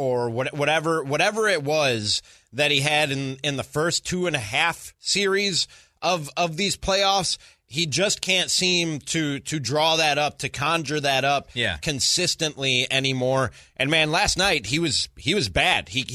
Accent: Chicago, Illinois, United States; You know, I grew up in Chicago, so I don't really care

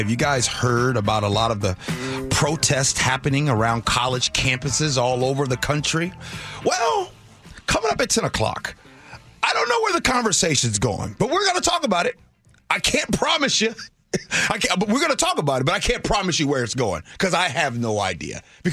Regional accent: Midwest, United States; And then I'm from the Midwest. Anybody from the Midwest, you know what I'm going to say.

